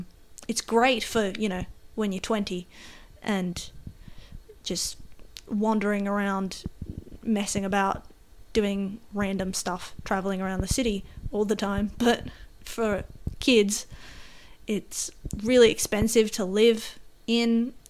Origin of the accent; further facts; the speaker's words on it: Newcastle, New South Wales, Australia; I grew up in Newcastle, which is a town about an hour and a half north of Sydney, 2 hours if you've got some traffic. And it's not very large. Technically, it's the second largest town in New South Wales